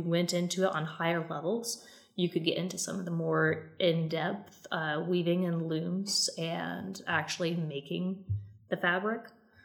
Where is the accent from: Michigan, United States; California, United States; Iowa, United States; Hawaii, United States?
Iowa, United States; Winterset; I grew up in Winterset, Iowa, small town, really beautiful town.